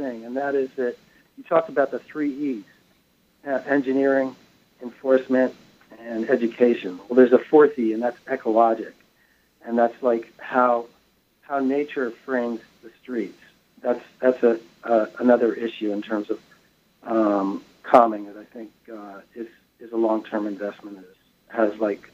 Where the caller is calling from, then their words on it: Lake Worth, Florida, United States; I'm calling from the city formerly known as Lake Worth, Florida.